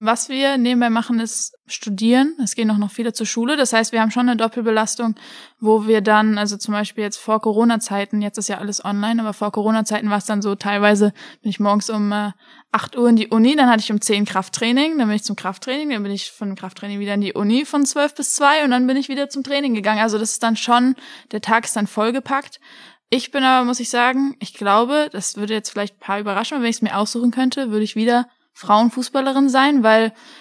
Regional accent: Oppenheim, Rhineland-Palatinate, Germany; Wie du schon gesagt, ich bin in Oppenheim aufgewachsen, das ist ja nicht weit weg

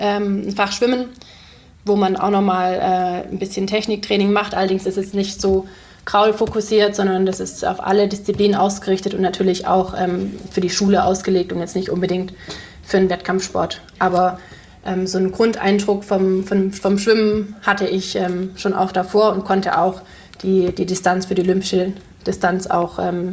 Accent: Ravensburg, Baden-Württemberg, Germany; ich komme ja aus Ravensburg ursprünglich

